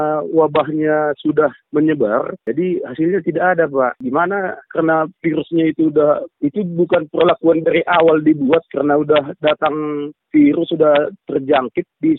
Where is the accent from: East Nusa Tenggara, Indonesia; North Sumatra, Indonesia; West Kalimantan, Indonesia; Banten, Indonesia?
North Sumatra, Indonesia; Tapi kalau di daerah saya di Simalungun, Oktober, karena ada yang membuang bangkainya.